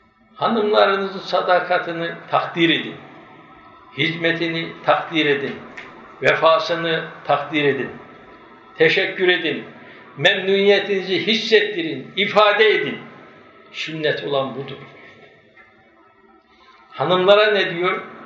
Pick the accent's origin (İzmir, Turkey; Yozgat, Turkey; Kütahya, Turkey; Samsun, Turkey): Yozgat, Turkey; Ben Yozgatlıyım. Bizim Yozgat'ta bu konu çok kuvvetli.